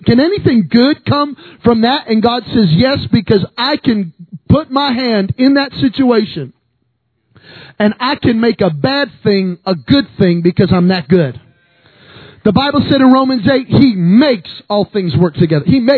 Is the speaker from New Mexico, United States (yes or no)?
yes; Belen, New Mexico, United States; I'm born in Belen, New Mexico, population 2000.